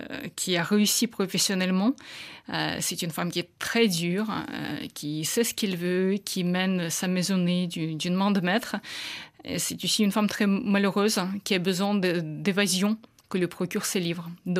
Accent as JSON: {"language": "French", "country": "Russia", "tie": "born or raised there", "second_language": "French", "said": "En grandissant en Russie, j'étais passionnée de littérature française"}